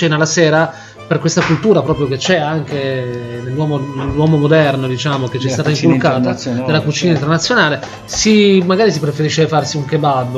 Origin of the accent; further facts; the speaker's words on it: Turin, Piedmont, Italy; Ma noi siamo torinesi.